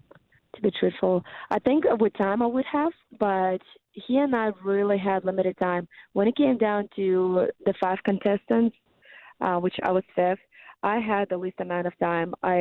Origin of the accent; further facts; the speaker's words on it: Russia; now in United States; Well, that I was adopted from Russia and that I came to the United States about 14 years ago at this point. That was just how I grew up and what my family is like now.